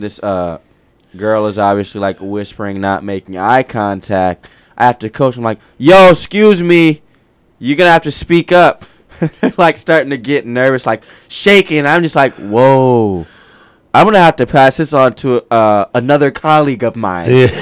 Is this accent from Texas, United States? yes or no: yes; Texas, United States; Well, I'm from Texas.